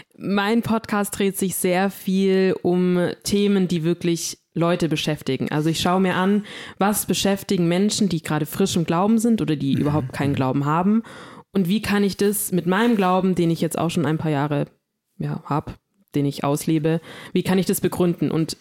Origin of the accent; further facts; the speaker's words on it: Villingen-Schwenningen, Baden-Württemberg, Germany; ich komme ursprünglich aus Villingen-Schwenningen. Villingen ist Badisch, Schwenningen ist Württembergisch. Das heißt, ich bin so ein Mischmasch, weil mein Papa kommt aus Villingen, meine Mama aus Schwenningen.